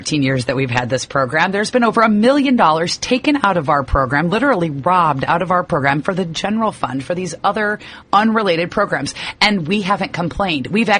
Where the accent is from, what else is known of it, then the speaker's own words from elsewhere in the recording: Indiana, United States; I come from Indiana. There's no decrim. There's no medical marijuana law.